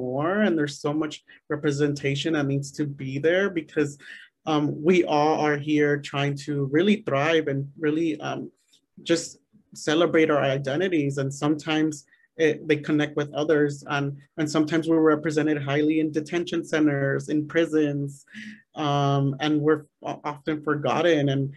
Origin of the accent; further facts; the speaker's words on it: Los Angeles, California, United States; I'm from Los Angeles and a lot of people think LA is like super LGBT accepting